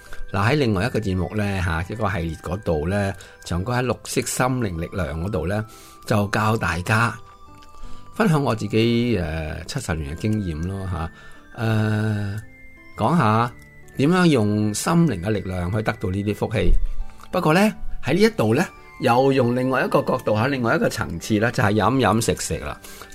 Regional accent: China; 我哋系中国人啊嘛

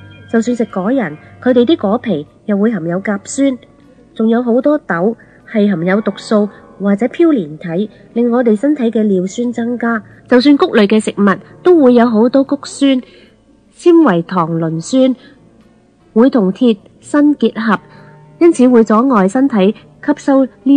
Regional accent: China; 我哋中国人有一个悠长嘅饮食文化，而且中国菜早就闻名于世

